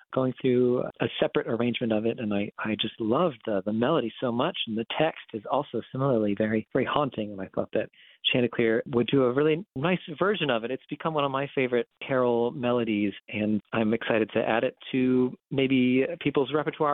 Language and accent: English; Delaware, United States; And I grew up in Delaware, so it's not, you know, not really Appalachia, but my family is from the Shenandoah Valley.